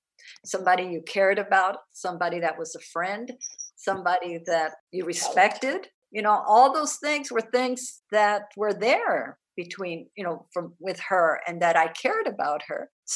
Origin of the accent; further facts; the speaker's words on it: Texas, United States; first language Spanish; English is a second language; No, we couldn't speak English in my home because the schools in Texas wouldn't let us speak Spanish.